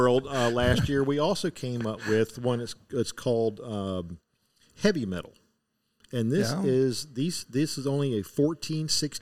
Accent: Orlando, Florida, United States; Well, the thing is I was born and raised in Florida.

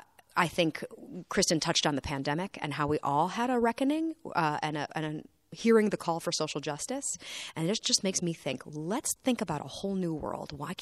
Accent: Wisconsin, United States; She's from Washington, but I'm from Wisconsin. We share that.

